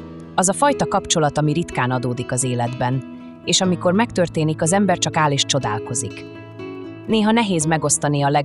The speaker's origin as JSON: {"language": "Hungarian", "town": "Kecskemét", "region": "Bács-Kiskun", "country": "Hungary", "tie": "born or raised there", "said": "Kecskemétre, ahol egy szerető, de szigorúan hagyományos értékeket valló katolikus családban nőttem fel."}